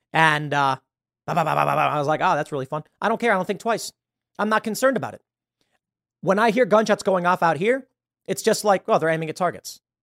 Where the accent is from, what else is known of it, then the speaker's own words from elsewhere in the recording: Chicago, Illinois, United States; now in New York, United States; I've never been carjacked and I'm from Chicago. Been shot at randomly a couple times. And I know that's bad because where I live now ain't never happened. Living in New York, never got shot at 1 time.